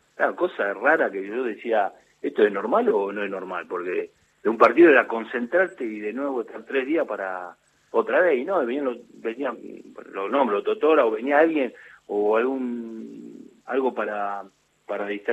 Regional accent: Ciudadela, Buenos Aires Province, Argentina; la estamos remando en el barrio de donde soy yo, de Ciudadela.

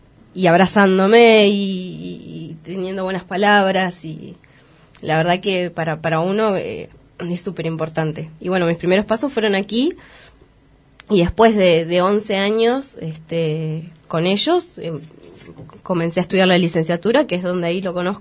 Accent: Esquel, Chubut, Argentina; No, yo soy nacida y criada aquí en Esquel.

